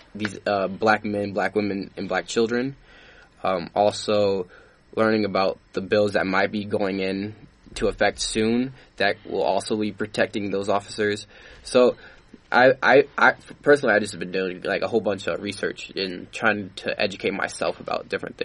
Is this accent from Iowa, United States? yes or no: yes; Des Moines, Iowa, United States; So I'm from Des Moines, Iowa, so I've been born and raised there.